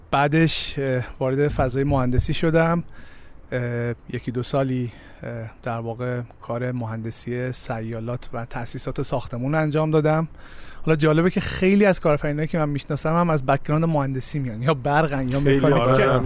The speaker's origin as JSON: {"language": "Persian", "town": "Lahijan", "region": "Gilan", "country": "Iran", "tie": "born or raised there", "said": "من متولد 66 هم، دی ماه 66، بچه شمالم، بچه لاهیجان."}